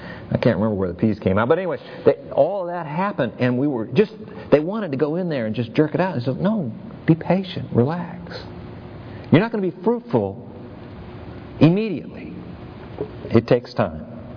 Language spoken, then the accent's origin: English; California, United States; I grew up in California, and there were orange trees where I grew up, and we went to a grove one time